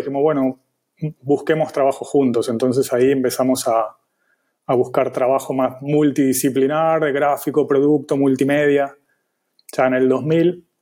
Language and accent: Spanish; Argentina; moved away as an adult; now in Barcelona, Spain; Yo soy argentino y en el 2000 he viajado para Barcelona.